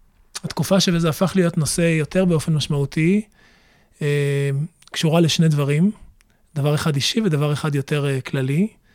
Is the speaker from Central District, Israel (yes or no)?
no; Bat Yam, Tel Aviv District, Israel; אני נולדתי וגדלתי בבת ים, למשפחה שהגיעה לארץ בשנות ה-50 מטריפולי שבלוב, וכבר בשנים שלי בבת ים הייתי באיזשהו ציר שבין העולם נקרא לזה ספרדי, מזרחי, מסורתי, שזה האקלים המשפחתי שבו גדלתי